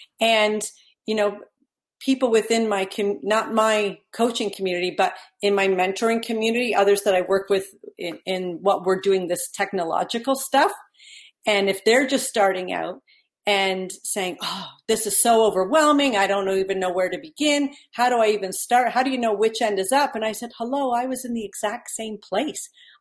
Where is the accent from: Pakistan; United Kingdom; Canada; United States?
Canada; And I'm from Canada, so that $100 was way more than just your US $100.